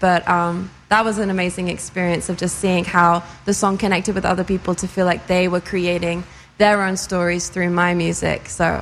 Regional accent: London, United Kingdom; now in Los Angeles, United States; Well, I grew up in London, so I just moved here January 2021, right after the pandemic.

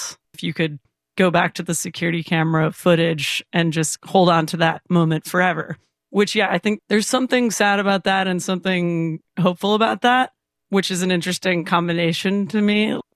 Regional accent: Iowa City, Iowa, United States; Yeah, so I grew up in Iowa City, Iowa, and I started playing the bass in the fourth grade

